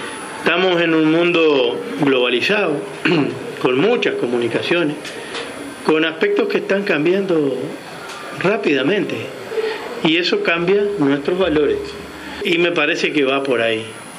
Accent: Uruguay; Y nosotros, como uruguayos, creo, no nos podemos poner al hombro la miseria que hay en otros países

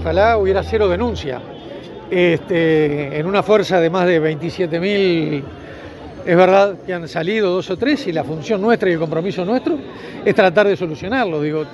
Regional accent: Uruguay; Entonces creo que ahí como sociedad, como uruguayos, tenemos un deber grande hacia ellos.

